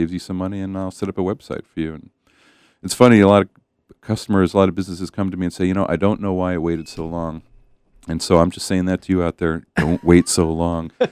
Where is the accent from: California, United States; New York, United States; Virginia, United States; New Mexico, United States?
New York, United States; I've never, you know, I'm from New York, so.